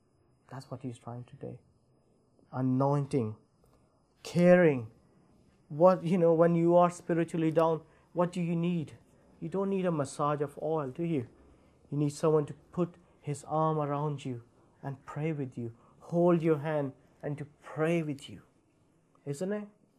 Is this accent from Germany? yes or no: no; Pakistan; Because I'm from Pakistan, I have seen pastors going around carrying oil and anointing people